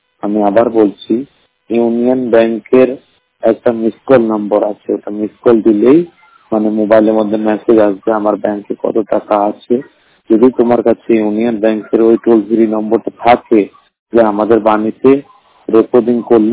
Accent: Allahabad, Uttar Pradesh, India; আমার বাড়ি হলো ইলাহাবাদ

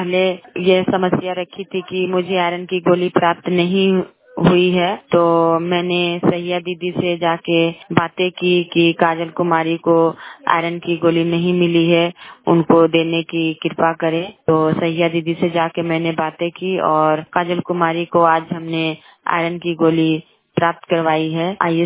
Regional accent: Jharkhand, India; मैं नगरी प्रखंड से हूँ।

